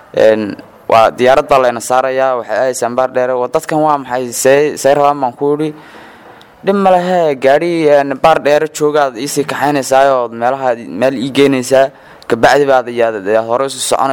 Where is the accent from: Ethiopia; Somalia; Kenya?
Ethiopia; Somali Region; Waxaan ka imaaday kilalka 5aad marka gaar ahaan gobolka Afdheer.